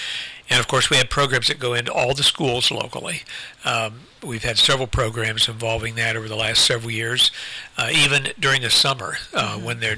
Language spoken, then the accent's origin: English; Ohio, United States; And especially growing up in Ohio, we even had a separate class on the history of Ohio